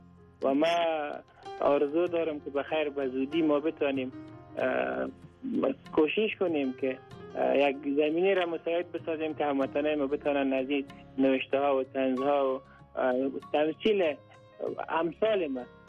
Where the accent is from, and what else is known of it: Afghanistan